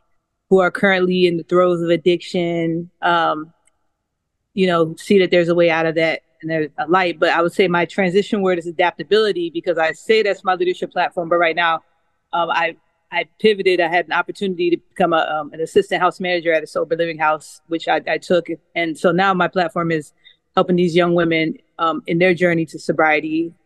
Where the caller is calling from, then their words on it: Austin, Texas, United States; Hi, everybody. … I'm calling from Austin, Texas.